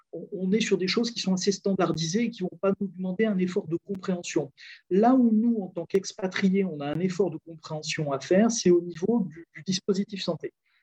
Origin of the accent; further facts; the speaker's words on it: France; now in Portugal; nous en tant que Français, puisque moi je suis un Français expatrié